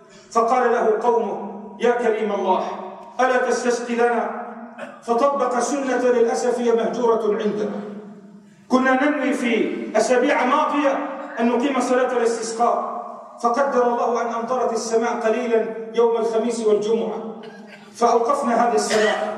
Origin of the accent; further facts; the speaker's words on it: Lebanon; والخبراء عندنا في لبنان يقولون